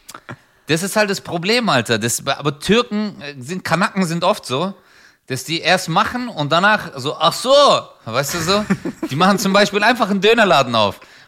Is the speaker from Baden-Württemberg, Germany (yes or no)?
yes; Stuttgart, Baden-Württemberg, Germany; ey, wo kommst du her? Ich so, Stuttgart.